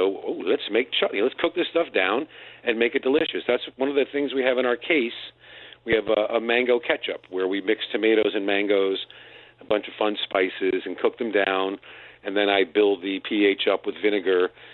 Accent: New Haven, Connecticut, United States; I grew up in New Haven, Connecticut. I'm Italian-American, but my stepfather is Puerto Rican. My neighborhood was very mixed, and I was exposed to all kinds of foods.

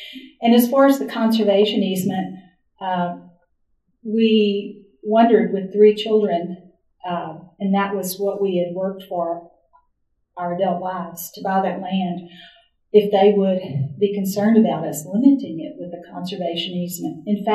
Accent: Port Arthur, Texas, United States; My husband and I grew up in Port Arthur, where the water's mostly brown.

